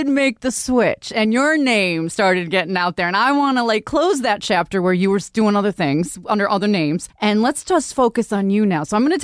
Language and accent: English; New Jersey, United States; We know him in Jersey, baby. That's where I'm a Jersey girl